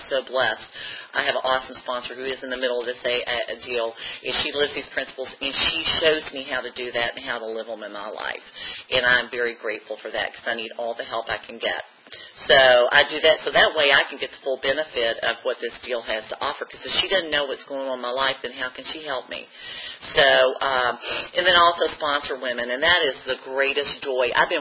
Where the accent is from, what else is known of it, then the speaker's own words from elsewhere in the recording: Owensboro, Kentucky, United States; accent: Kentucky accent; I grew up in Owensboro, Kentucky. So if you're wondering, I say I'm from Richmond, people are like, You're from Richmond. That's a Kentucky accent.